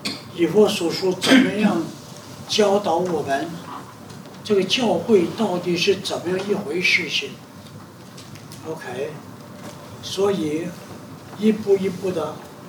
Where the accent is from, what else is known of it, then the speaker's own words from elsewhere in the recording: Taiwan; 我们台湾人叫幼稚园，你们大陆叫幼儿园